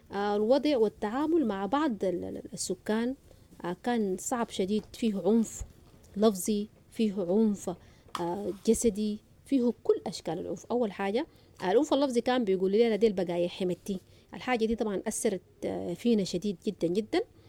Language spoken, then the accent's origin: Arabic; Sudan; moved away; احنا طلعنا من السودان هناك، الواحده بس طلعت بتوبه بجلبابتها بعبايتها يعني، جينا هنا اتصدمنا بالواقع يعني.